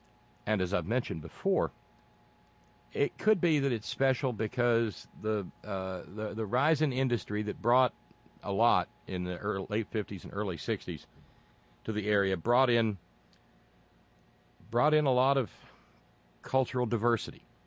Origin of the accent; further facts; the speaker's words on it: Alabama, United States; But down in my hometown, courtesy of one of my dearest, oldest friends, a fellow with whom I shared the nursery. In the hospital, time immediately following our birth back in the early 1960s. I found out via him that there in Northwest Alabama.